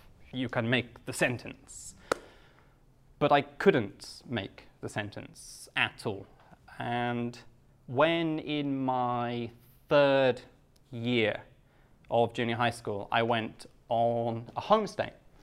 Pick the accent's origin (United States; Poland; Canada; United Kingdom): United Kingdom; moved away as an adult; now in Japan; am from the UK, but I've been in Japan for, 11 years now. I speak English, of course. English is my first language. I speak Japanese as a second language.